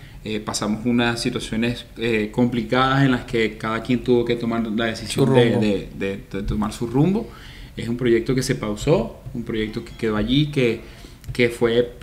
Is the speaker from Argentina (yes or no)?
no; Maracaibo, Zulia, Venezuela; Yo me di cuenta de eso cuando empecé a viajar. Cuando salí de Maracaibo, pues, que todo se llamaba distinto.